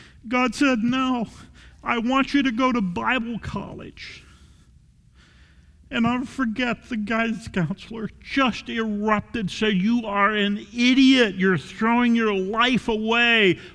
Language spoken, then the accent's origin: English; New York, United States; I grew up in the Triple Cities in New York where IBM started.